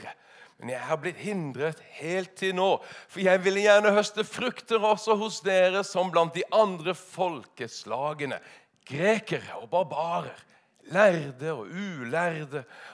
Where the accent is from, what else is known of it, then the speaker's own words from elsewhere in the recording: Lista, Agder, Norway; der jeg kommer fra, Lista på Sørlandet, en bygd med 900 mennesker.